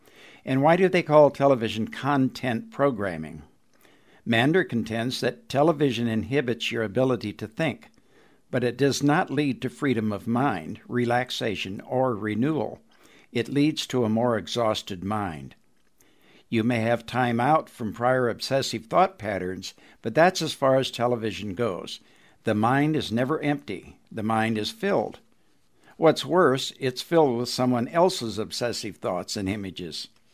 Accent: Anderson, Indiana, United States; from Anderson, Indiana.

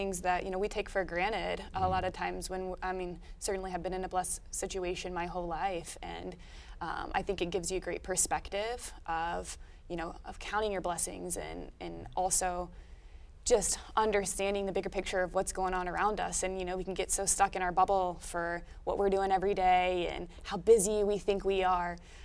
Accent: Muncie, Indiana, United States; And I'm from Muncie and I've lived here all my life, and being able to continue to make that type of impact in the community I grew up

